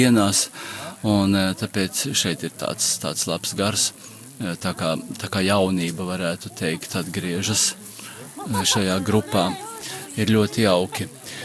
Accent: Rēzekne, Latgale, Latvia; tur mēs no Rēzeknes jau, nu kā draudzējā, Rēzekni gan ir tuvu Aglonai

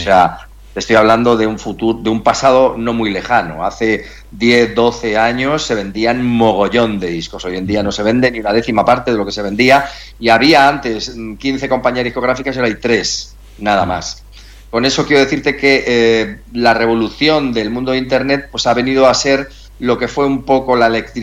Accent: Madrid, Community of Madrid, Spain; Yo viví en Madrid, yo soy de Madrid

